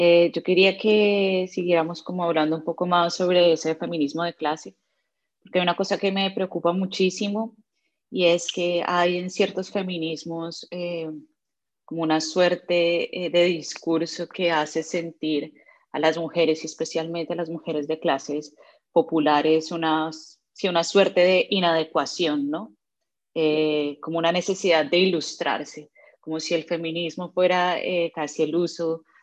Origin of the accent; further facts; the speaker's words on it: Colombia; now in United States; Yo soy de Colombia